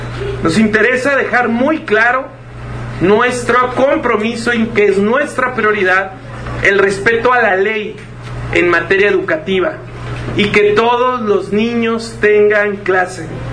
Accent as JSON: {"language": "Spanish", "country": "Mexico", "said": "cuál es la línea a qué nos vamos a tener como mexicanos"}